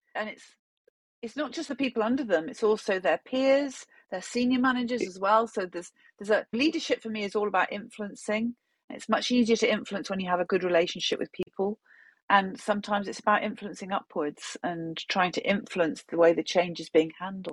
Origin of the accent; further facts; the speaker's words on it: North East England, United Kingdom; accent: Geordie; I am English, as you can hear, and I hail from the north of England. So I'm what's known as a Geordie over here in the UK.